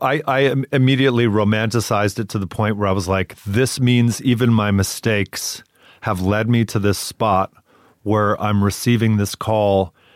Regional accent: Palm Desert, California, United States; I'm from a small town. Like when I was growing up in Palm Desert, the whole place was maybe 30,000 people.

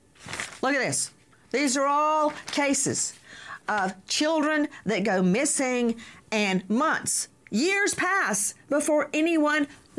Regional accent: United States; I know in my hometown, which actually I live far out of the town in rural Bibb County, you would actually run into everybody at the Piggly Wiggly

